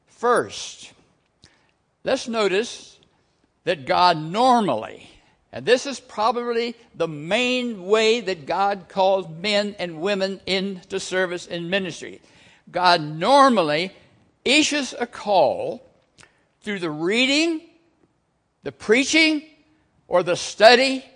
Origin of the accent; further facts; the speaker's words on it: Virginia, United States; I'm from Virginia.